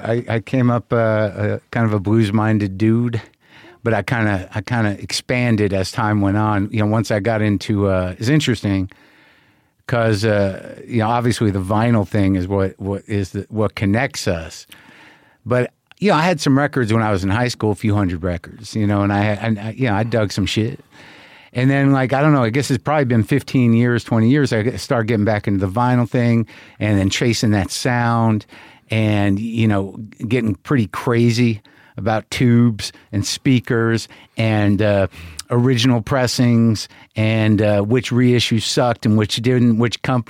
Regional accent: Albuquerque, New Mexico, United States; I grew up in Albuquerque.

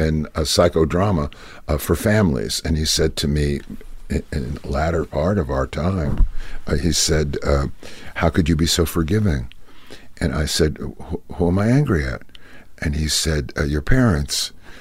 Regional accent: Brooklyn, New York, United States; And then I was born and brought up in Brooklyn, New York.

